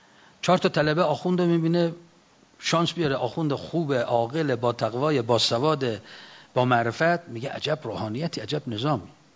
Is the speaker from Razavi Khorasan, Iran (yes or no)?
yes; Mashhad, Razavi Khorasan, Iran; مخصوصا تو شهر خودمون مشهد